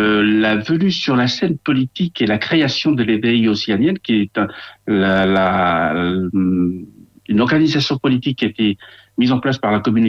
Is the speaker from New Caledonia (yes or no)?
yes; Houaïlou, North Province, New Caledonia; Kanak, je suis Kanak et je suis originaire de la commune de Wailou, donc qui est une commune en fait qui se situe dans le centre de la Grande Terre, la plus grande île.